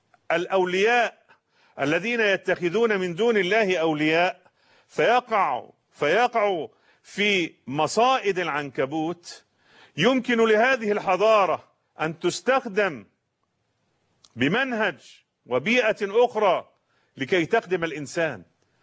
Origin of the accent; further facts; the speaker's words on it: Egypt; يعني حتى العوام عندنا في مصر يقولون عن البيوت المنهارة والمفككة أسريا